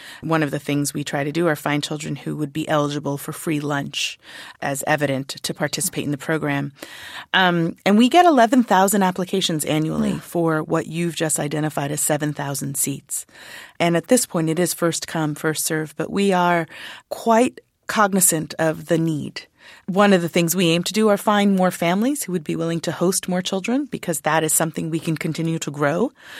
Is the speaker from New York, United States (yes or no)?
yes; Bronx, New York, United States; I was born and raised in the Bronx, and my parents were immigrants to this country. I lived with public housing right up the street. Some of New York City's lowest performing schools were my zoned schools.